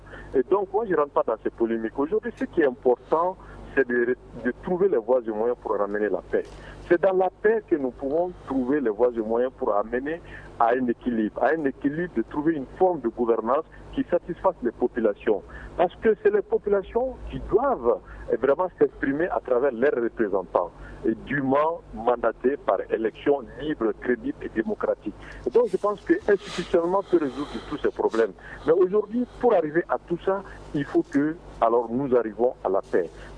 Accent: Mali; Ce qui est important pour moi, nous sommes des Maliens.

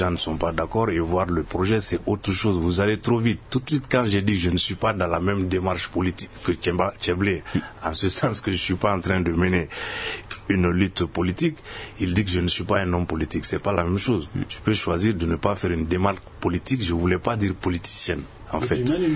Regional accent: Mopti, Mali; Moi, je viens de Mopti.

